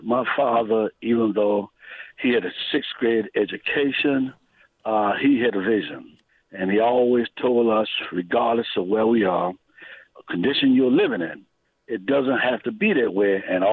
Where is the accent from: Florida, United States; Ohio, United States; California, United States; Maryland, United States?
Maryland, United States; Oaksville; community called Oaksville, Maryland. That's 5 miles east of Prestonstown.